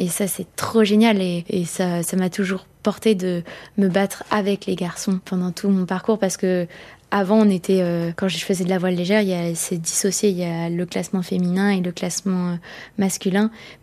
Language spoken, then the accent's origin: French; Nouvelle-Aquitaine, France; de retourner voir ma mère chez moi en Charente-Maritime.